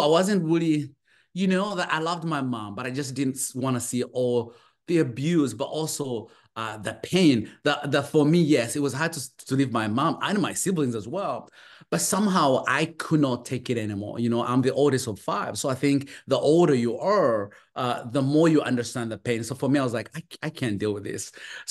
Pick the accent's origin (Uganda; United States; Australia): Uganda; moved away; So I'm originally from Uganda. So I grew up poor of the poorest.